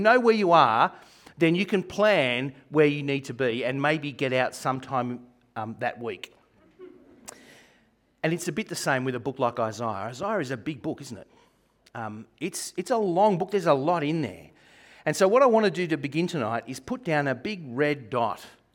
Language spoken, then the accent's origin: English; Gosford, New South Wales, Australia; also born or lived in Sydney; now in Bathurst, Australia; I much prefer the country to the city. And I've lived in both. I grew up in Gosford when it was a small town, and then I spent 12 years in Sydney. I count it my exile, my Babylon. And I've spent the last 15 years in Bathurst.